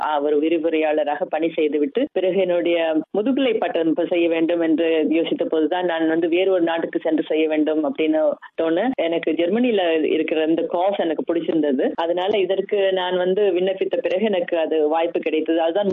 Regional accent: Malaysia; நானும் எனது சகோதரி ரெண்டு பேர் தான், நாங்க வந்து மலேசியால தான் பிறந்தோம். அங்கேயே படிச்சு அதுக்கப்புறம் நான் அங்கேயே என்னுடைய ஆரம்ப நிலை கல்வி எல்லாம் முடிச்சுட்டு

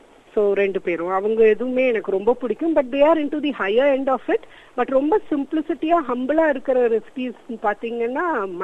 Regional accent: Coimbatore, Tamil Nadu, India; also born or lived in Palakkad; now in Tirunelveli, India; Actually என்னோட native வந்து Coimbatore, பாலக்காடுல பிறந்தேன்னா but வளர்ந்தது எல்லாமே கோயம்புத்தூர், படிச்சது வந்து ஊட்டியில. That was another world all together. கல்யாணம் ஆகி நான் வந்தது, எனக்கு கல்யாணம் ஆனது 14 இயர்ஸ்ல, I was very young. Actually 14 இயர்ஸ்ல கல்யாணம் ஆகி நான் வந்தது திருநெல்வேலிக்கு.

